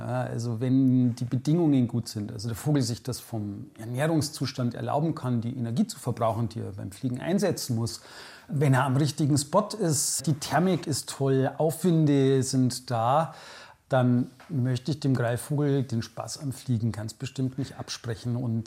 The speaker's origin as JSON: {"language": "German", "town": "Riedenburg", "region": "Bavaria", "country": "Germany", "said": "Ich komme eigentlich aus dem Altmühltal, bin in Riedenburg geboren"}